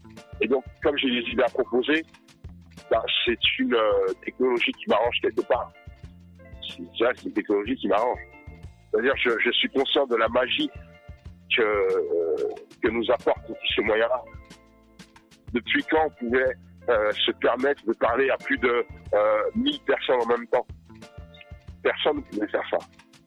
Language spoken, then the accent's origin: French; Paris, Île-de-France, France; j'ai grandi à Paris, Paris intramuros. J'étais à l'école à Paris. J'ai eu des amis de toutes professions et de toutes cultures.